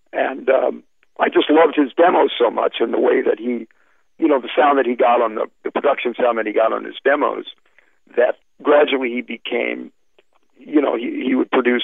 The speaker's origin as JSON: {"language": "English", "town": "St. Louis", "region": "Missouri", "country": "United States", "tie": "born or raised there", "also_born_or_lived": "New York", "lives_now": "Westchester, United States", "said": "because I grew up on the Mississippi River in St. Louis. I moved to New York, on the Hudson River. And now I just moved up to Westchester, right on the Hudson River as well."}